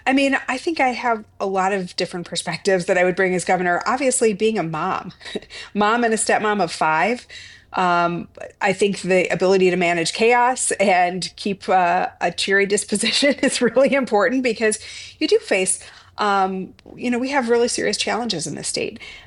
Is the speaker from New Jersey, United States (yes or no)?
no; Wisconsin, United States; I was born in Marshfield. I spent my early years in rural Taylor County, north of Highway 29.